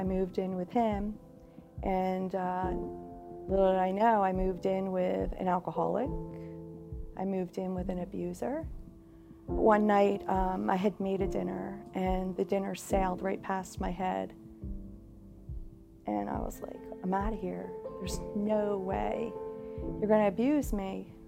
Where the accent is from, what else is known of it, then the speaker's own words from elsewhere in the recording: New Jersey, United States; So I grew up in New Jersey and with an alcoholic father and a mom that was extremely abusive.